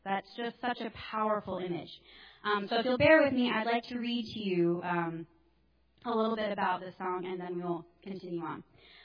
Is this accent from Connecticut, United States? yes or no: no; Michigan, United States; Y'all are going to make me cry. And I don't say y'all. I'm from Michigan.